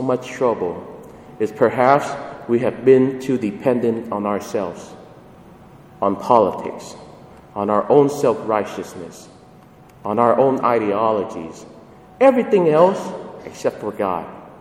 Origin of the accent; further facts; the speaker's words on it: Vietnam; I'm not Chinese. I'm Vietnamese.